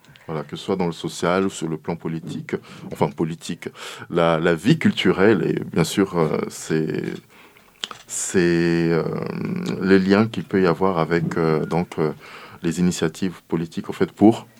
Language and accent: French; Republic of the Congo; born there; c'est une culture justement d'où je viens. Je suis né au Congo-Brazzaville.